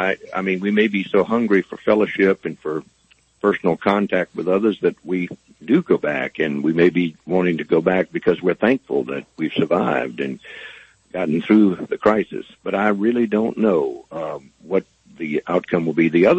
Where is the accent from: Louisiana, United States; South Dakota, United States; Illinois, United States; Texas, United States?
Louisiana, United States; Opelousas; I do know that Paul in Opelousas is speaking from my hometown, and there's some beautiful churches in that community and some beautiful people there, and I wish them well.